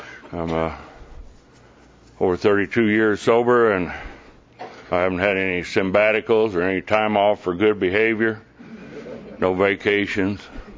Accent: Perryton, Texas, United States; also born or lived in Oklahoma; I was born in Perryton, Texas, Prairie Dog Town, and I was reared in the panhandle of Texas, Oklahoma, up in no man's land

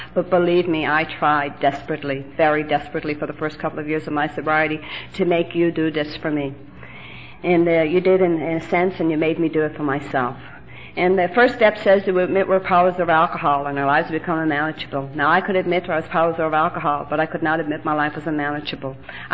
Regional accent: Ireland; And I come from Ireland, and even the priests swear over there.

